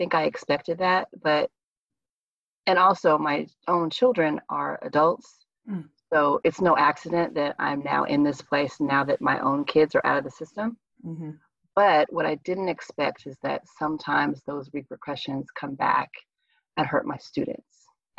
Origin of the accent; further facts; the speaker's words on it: California, United States; now in Atlanta, United States; So I grew up in California. I moved here to Atlanta, my husband and I, when we were pregnant. So I've been here 20 some years.